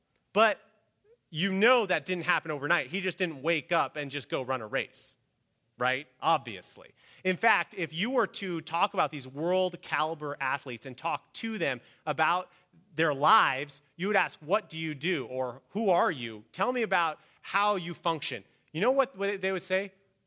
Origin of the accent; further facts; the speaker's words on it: Midwest, United States; I knew lots of farmers growing up in the Midwest